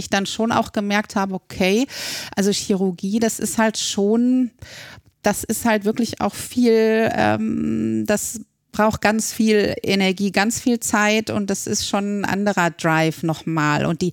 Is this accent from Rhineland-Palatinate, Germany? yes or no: no; Marburg, Hesse, Germany; also born or lived in Remscheid; Ich bin gebürtig aus NRW, ich bin in Remscheid geboren und dann aber relativ früh nach Marburg gezogen und dort dann aufgewachsen und dann hat mich die ZVS nach Gießen geschickt zum Studium.